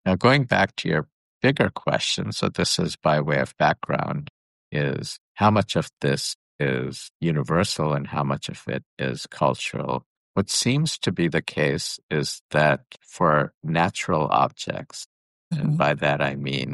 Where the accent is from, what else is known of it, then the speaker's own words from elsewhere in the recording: India; I grew up in India